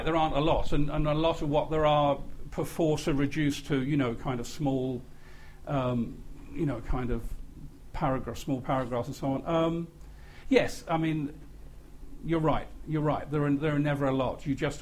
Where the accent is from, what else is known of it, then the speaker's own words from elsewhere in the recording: United Kingdom; I mean, growing up in Britain in the 50s